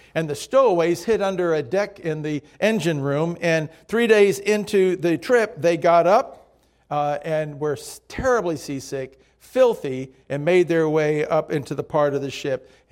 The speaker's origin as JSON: {"language": "English", "town": "Miami", "region": "Florida", "country": "United States", "tie": "born or raised there", "said": "I grew up in Miami. Spring was, well, every day."}